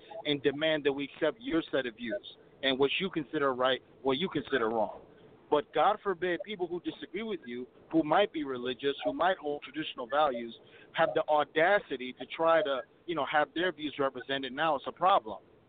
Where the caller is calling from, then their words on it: Minneapolis, Minnesota, United States; I'm calling from Minneapolis.